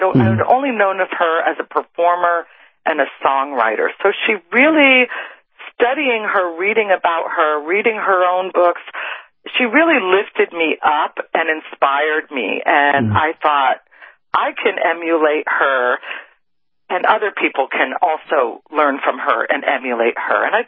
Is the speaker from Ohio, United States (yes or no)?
yes; Cincinnati, Ohio, United States; Well, I grew up in Cincinnati, and I was a huge country music fan and loved … growing up.